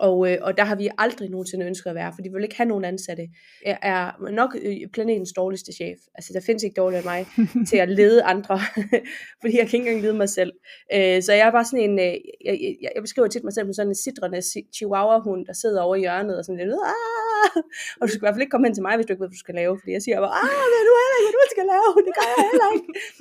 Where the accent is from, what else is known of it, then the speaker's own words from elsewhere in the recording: Horsens, Central Denmark Region, Denmark; Og så 3 dage efter flyttede jeg fra Aalborg til Horsens hjem igen